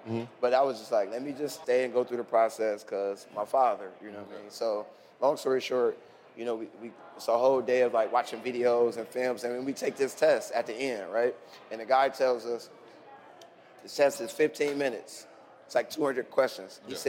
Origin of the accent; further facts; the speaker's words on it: Ohio, United States; I'm like, no, okay, I'm from Ohio.